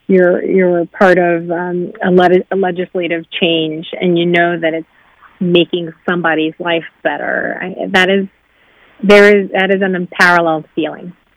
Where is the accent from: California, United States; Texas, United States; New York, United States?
New York, United States; New York City; So I grew up in New York City. I always thought that I would go to a large university, and was not looking at liberal arts schools or anything that wasn't in an urban area.